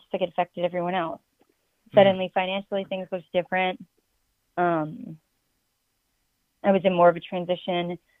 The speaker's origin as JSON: {"language": "English", "region": "California", "country": "United States", "tie": "born or raised there", "said": "I mean, I grew up in California."}